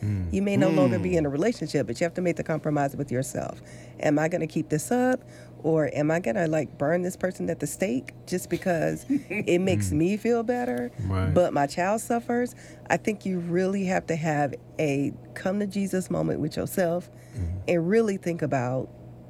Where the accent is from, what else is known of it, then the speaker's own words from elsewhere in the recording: the South, United States; And I'm from the South, and so it was raised as little girls should be seen, not heard.